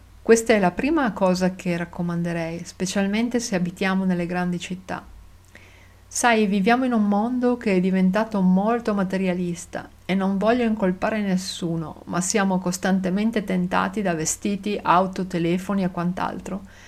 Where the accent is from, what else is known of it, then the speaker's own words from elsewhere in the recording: Madagascar; Questo ha molto a che fare con il fatto che sono cresciuto in Madagascar.